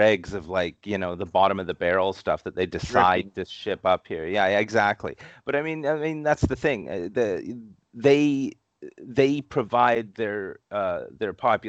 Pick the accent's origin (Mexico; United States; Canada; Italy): Canada; So the thing is like it makes they as a Canadian collector, we have no idea how we can access these things.